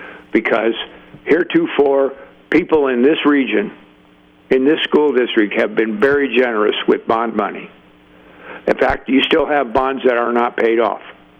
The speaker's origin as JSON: {"language": "English", "region": "California", "country": "United States", "tie": "born or raised there", "said": "I get angry about it, but I was born and raised here. Well, I'm a Californian."}